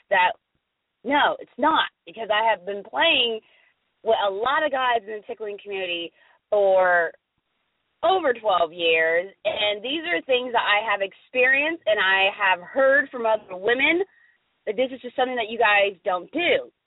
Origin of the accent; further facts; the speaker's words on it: Florida, United States; I live in the South. If I wanted to be cold, I live up north. I'm just saying. I'm from Florida for a reason. And my dad's from the island, so I got warm blood all running all through these veins.